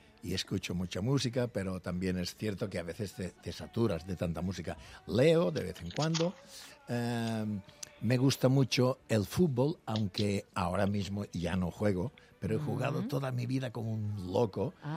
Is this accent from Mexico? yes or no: no; Santa María del Camí, Balearic Islands, Spain; born there; Y claro, yo nací en Santa María, que es un pueblo de Mallorca.